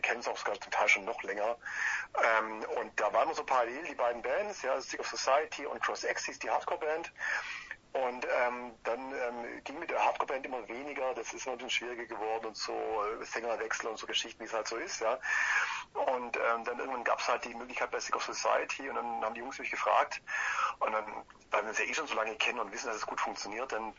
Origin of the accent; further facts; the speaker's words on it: Ulm, Baden-Württemberg, Germany; also wir kommen aus dem Ulmer Raum, Ulm-Augsburg mittlerweile. Zwei von uns wohnen mittlerweile in Augsburg und zwei wohnen im Ulmer Raum.